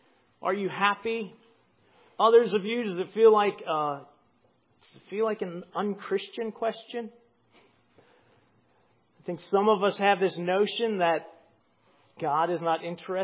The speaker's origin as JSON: {"language": "English", "region": "England", "country": "United Kingdom", "said": "Why is, as English people, is it just because in England it's always cloudy and no one in England's ever happy?"}